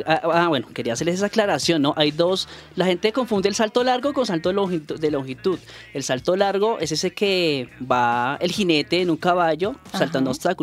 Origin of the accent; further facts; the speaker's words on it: Colombia; Así somos los colombianos, recursivos y echados